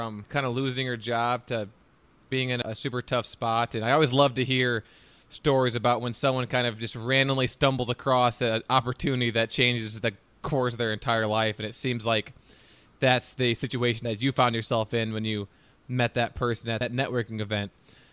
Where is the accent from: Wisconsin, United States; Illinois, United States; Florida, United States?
Illinois, United States; Chicago; She is based in Chicago, Illinois, my hometown as well.